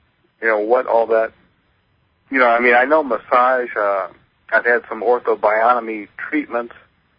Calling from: Akron, Ohio, United States; Near Akron, Ohio.

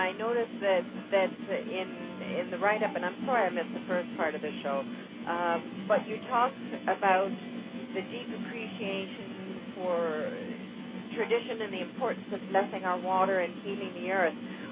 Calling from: Oshawa, Ontario, Canada; calling from Oshawa.

